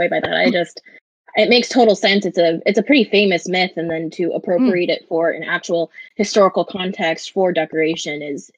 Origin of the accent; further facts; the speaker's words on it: Pacific Northwest, United States; accent: Pacific Northwest; I mean, I don't speak Greek, but that's how I've always said it with my Pacific Northwest accent.